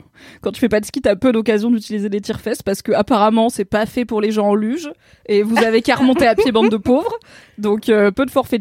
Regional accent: Auvergne-Rhône-Alpes, France; moi j'ai grandi dans le Vercors, dans la Drôme

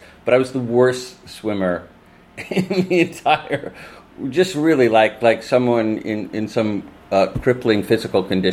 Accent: Elk Grove Village, Illinois, United States; It's called Channel 6 in Elk Grove Village, my hometown.

